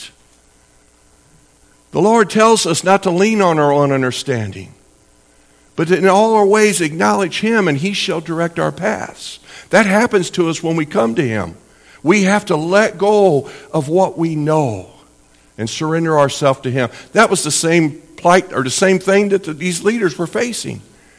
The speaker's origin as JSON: {"language": "English", "country": "United States", "tie": "born or raised there", "said": "Kind of like I grew up there in Jefferson County."}